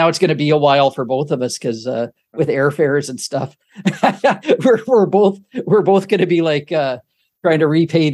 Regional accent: Saskatchewan, Canada; Well, so we grew up in Saskatchewan, or like I was born and raised in Saskatchewan. So in the middle of the prairies in Canada, and it's a smaller city where we lived, and kind of very conservative in their views and stuff.

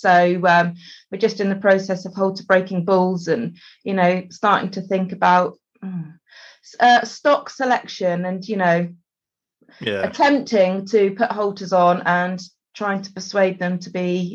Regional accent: South West England, United Kingdom; and I'm from Devon, so I'd established my Red Ruby Devon herd.

